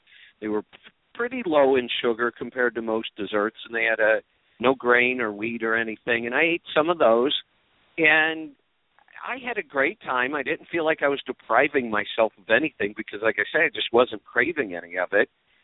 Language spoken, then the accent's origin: English; Ohio, United States; And, you know, I grew up in Ohio.